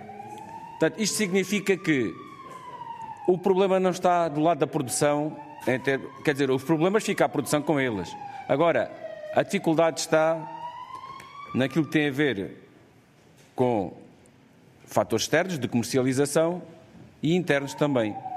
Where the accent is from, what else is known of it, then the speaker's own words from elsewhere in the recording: Alentejo, Portugal; eu sou do Alentejo, como vê